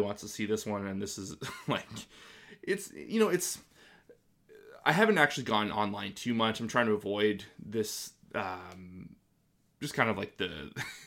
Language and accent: English; Canada; I'm not, you know, I'm not American. I'm just an observer of, you know, kind of the politics in that country. And, you know, Canada's not like wholly different